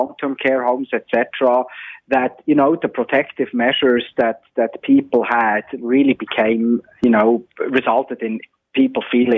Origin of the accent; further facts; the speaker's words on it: Switzerland; This was much worse, you know, in some European countries, including my home country, Switzerland.